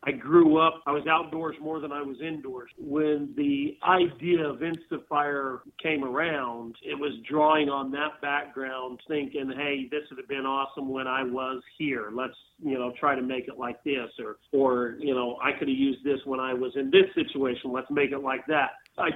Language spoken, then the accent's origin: English; Utah, United States; also born or lived in Idaho; Well, I actually was born here in Utah. I grew up right on the Idaho-Utah border on a ranch. We had 1,500 acres and 330 head of cows.